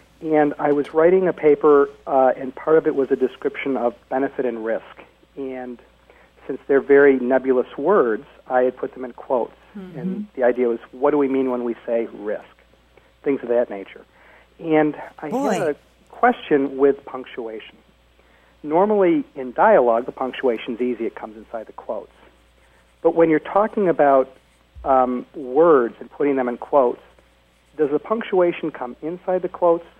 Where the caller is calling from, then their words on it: Watkins Glen, New York, United States; and I'm calling from Watkins Glen, New York.